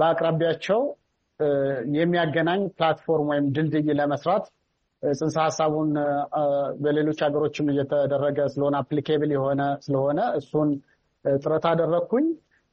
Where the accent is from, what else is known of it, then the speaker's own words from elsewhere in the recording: Anewari, Amhara, Ethiopia; መሬት ተከራይቼ ለአንድ ሄክታር ተከራይቼ እዛው ተወልጄ ያደግኩበት ከተማ አነዋሪ ከተማ የምችለውን ያክል እዛ መሬት ላይ ለአርሶ አደሮቹ የሚጠቅም ለየት ያሉ ቴክኖሎጂዎችን